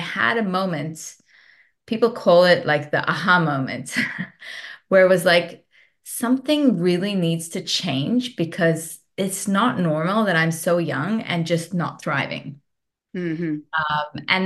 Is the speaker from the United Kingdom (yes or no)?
no; South Africa; When I grew up in South Africa